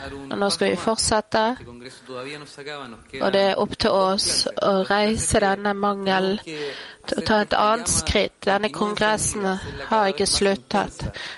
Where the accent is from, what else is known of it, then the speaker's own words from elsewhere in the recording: Uruguay; fra Uruguay.